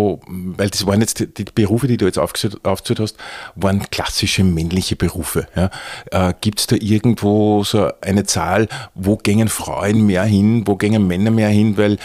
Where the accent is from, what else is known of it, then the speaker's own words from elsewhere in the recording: Austria; glaubst du, dass da bei uns in Österreich in den letzten 30 Jahren da vielleicht sogar ein bisschen was verschlafen worden ist?